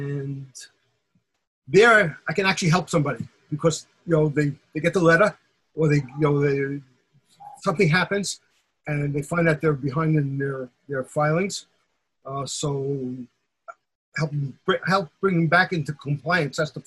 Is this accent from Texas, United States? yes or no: no; New York City, New York, United States; I was from the Bensonhurst section. So I grew up there until I got married and then I moved to Queens.